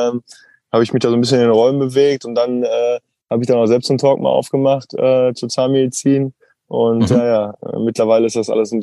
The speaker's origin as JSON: {"language": "German", "town": "Herne", "region": "North Rhine-Westphalia", "country": "Germany", "said": "ich komme aus dem Ruhrgebiet, ursprünglich geboren in Herne, eigentlich würde ich lieber Wanne-Eickel sagen, aber ich bin tatsächlich in Herne geboren, weil Wanne-Eickel keine eigenständige Stadt mehr ist"}